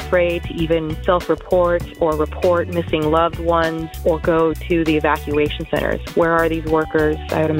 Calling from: Oakland, California, United States; I'm calling from Oakland, California.

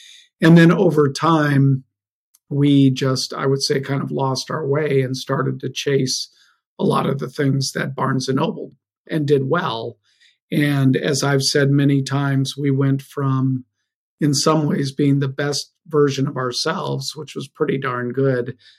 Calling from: Boston, Massachusetts, United States; Boston. So we're right on the Boston-Dorchester line.

